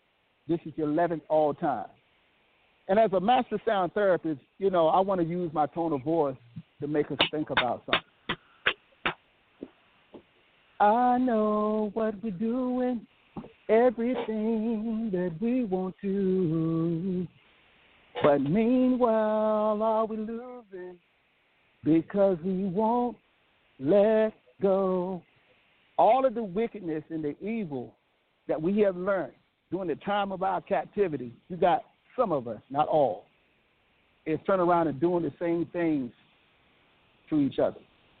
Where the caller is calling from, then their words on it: Nashville, Tennessee, United States; I'm calling from Nashville, Tennessee.